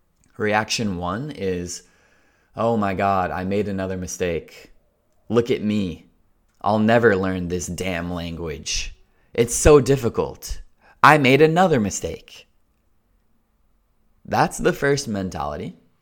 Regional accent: United States; And by the way, I am American, so you can trust that I'm speaking a very nice, proper, standard English.

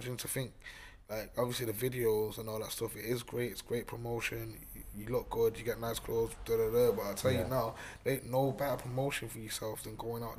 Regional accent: Manchester, North West England, United Kingdom; like so I mean, like when I was growing up in the Manchester scene, yeah, as they call it

